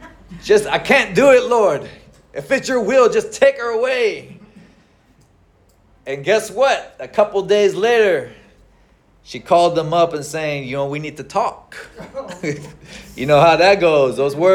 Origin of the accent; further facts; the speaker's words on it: Texas, United States; now in San Diego, United States; Because I'm from Texas and I'm going to go to all these different other states.